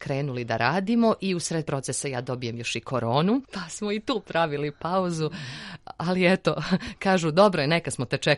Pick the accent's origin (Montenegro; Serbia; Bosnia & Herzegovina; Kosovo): Bosnia & Herzegovina; born there; Moje nasleđe jeste bosansko. Ja sam rođena u Bosni i ja sam milje, razne milje gledala, uz njih odrastala, pamtila.